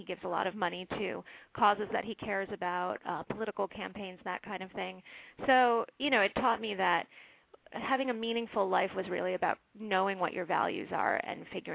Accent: Connecticut, United States; When I was growing up in Connecticut, he didn't let us turn the heat above 50 degrees

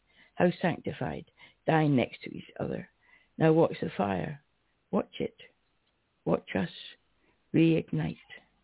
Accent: Scotland, United Kingdom; but being Scottish, we don't have that many that I don't understand.

